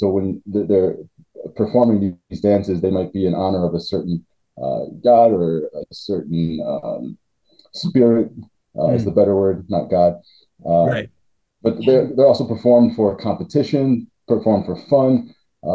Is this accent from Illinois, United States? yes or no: yes; Chicago, Illinois, United States; I actually grew up in the Chicago area. I was born in Chicago and went back and forth kind of between the city and the suburbs.